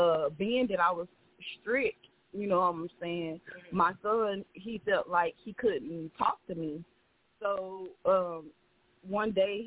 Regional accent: Dallas, Texas, United States; We stayed in Oak Cliff. You know, but I'm from South Dallas

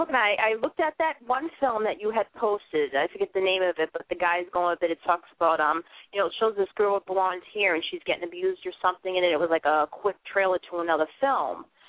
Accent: Boston, Massachusetts, United States; and I'm from Boston, and I lived in the same area that he lived.

